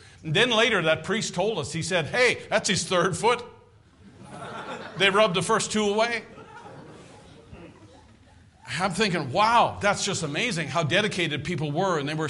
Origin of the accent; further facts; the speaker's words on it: Newfoundland and Labrador, Canada; I said, we're from Canada. Where in Canada? Newfoundland. Oh, whoa, really? I was the only one from Newfoundland.